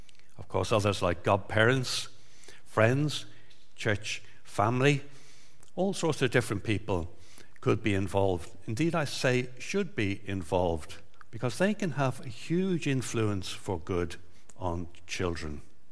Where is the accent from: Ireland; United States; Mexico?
Ireland; Dublin, Leinster; when I was growing up in Dublin with Trevor, my elder brother